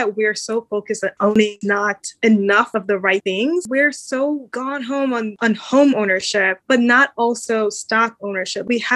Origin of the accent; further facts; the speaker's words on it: Maryland, United States; also born or lived in Los Angeles; Now I'm actually back in Maryland in my home state and I'm coming up towards the end of a work contract.